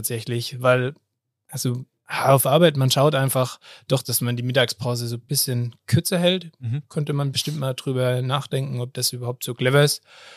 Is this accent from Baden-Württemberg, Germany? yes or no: yes; Esslingen am Neckar, Baden-Württemberg, Germany; now in Innsbruck, Austria; Ich komme aus dem Stuttgarter Umland, aus Esslingen am Neckar.